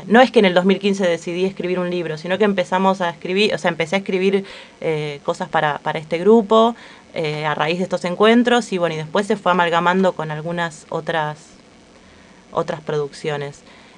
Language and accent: Spanish; Jujuy, Argentina; Bueno, yo me crié en el norte, en Jujuy, y parte de lo que soy tiene que ver con toda esa historia.